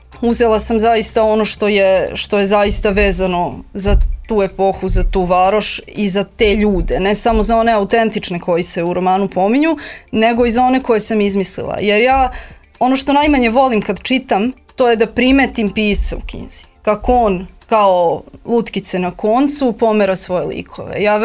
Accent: Kraljevo, Šumadija and Western Serbia, Serbia; Ja jesam poreklom iz Kraljeva, tu sam odrasla

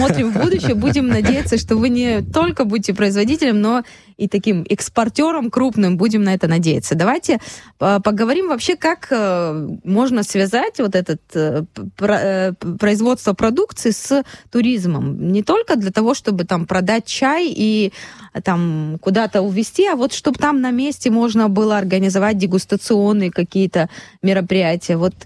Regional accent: Lykhny, Abkhazia, Georgia; Вот в моем родном селе тоже чай выращивали, в селе Лыхны.

